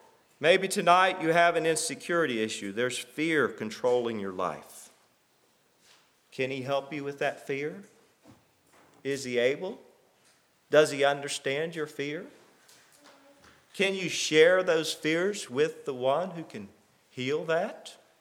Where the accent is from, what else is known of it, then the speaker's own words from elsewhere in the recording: the South, United States; especially for me as a Southerner